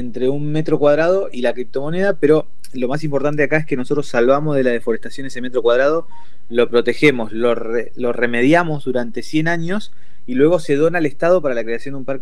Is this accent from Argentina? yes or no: yes; Argentina; también nosotros siendo argentinos hicimos un poco de fuerza para que el primer país donde se empezara este desarrollo fuera Argentina